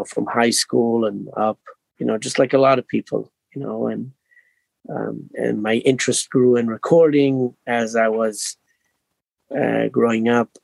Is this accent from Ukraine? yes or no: no; Israel; moved away as an adult; now in United States; I was born and raised in Israel. And that's where I, you know, lived most of my life. And I've been traveling around a bit, but that was, you know, short times. But I moved to the States when I was in my 30s.